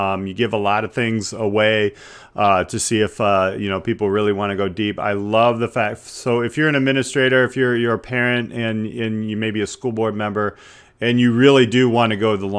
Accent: Indiana, United States; So I'm going to say her name wrong because I'm from Indiana

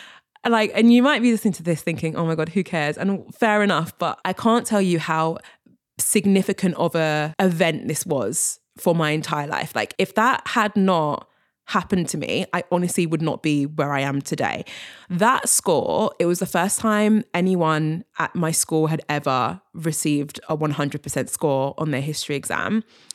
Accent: London, United Kingdom; She's in the big city, London, which is actually where I'm from as well. So I'm literally born and raised in London.

